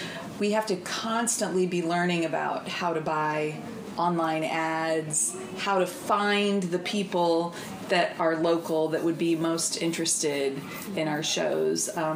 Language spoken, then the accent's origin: English; Riverton, Illinois, United States; I grew up performing on the Springfield Muni Opera stage, grew up in Riverton, went away for college. Lived away.